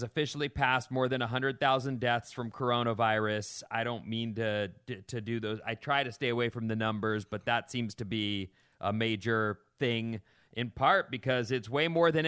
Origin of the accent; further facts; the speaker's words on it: United States; You're infringing upon my freedoms as an American.